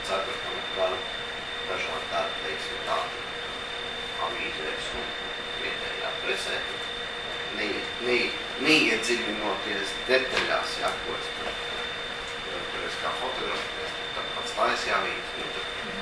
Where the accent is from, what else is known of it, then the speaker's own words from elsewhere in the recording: Liepāja, Kurzeme, Latvia; now in Riga, Latvia; es arī pats sev nemaz citādāk neuztveru, kā Liepājnieks Rīgā